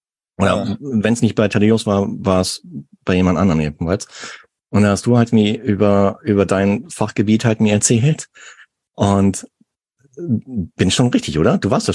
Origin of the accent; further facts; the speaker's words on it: Arnsberg, North Rhine-Westphalia, Germany; now in France; ich komme selber auch aus dem Sauerland, ja. Aus Arnsberg in dem Fall. Ist ja nicht so weit weg von Dortmund, Bochum, Herne.